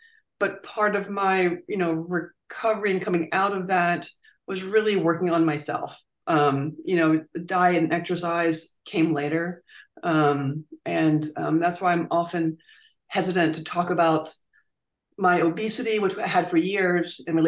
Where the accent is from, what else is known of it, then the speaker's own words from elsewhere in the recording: Virginia, United States; So my sister actually for my 40th birthday, I grew up in Virginia